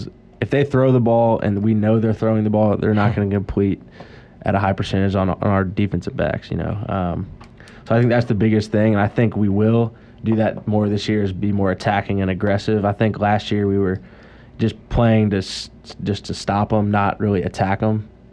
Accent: Dallas, Texas, United States; And so I've been a free agent since, living in Dallas, my hometown, just staying in shape and hoping for a call from another team.

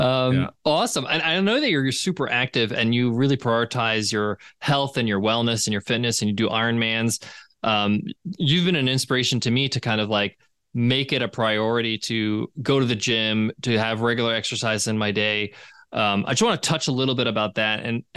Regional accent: New York, United States; I remember in the States, I grew up in New York, and Pizza Hut was giving away that cassette tape

